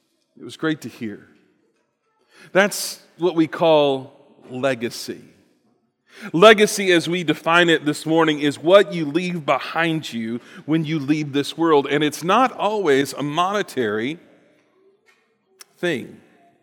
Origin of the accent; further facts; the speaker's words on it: Texas, United States; I grew up in South Texas.